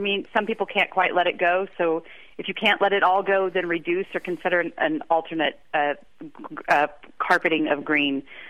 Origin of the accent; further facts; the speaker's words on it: Midwest, United States; and I'm from the Midwest, I get it. It rains every week in the Midwest in the summertime.